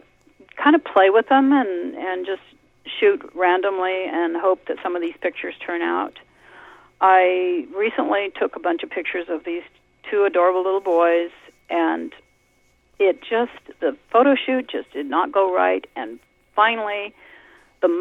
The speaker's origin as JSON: {"language": "English", "town": "Portland", "region": "Oregon", "country": "United States", "lives_now": "California, United States", "said": "Originally, I'm from Oregon, born in Portland. But when my dad was transferred down to California, I am now a Californian."}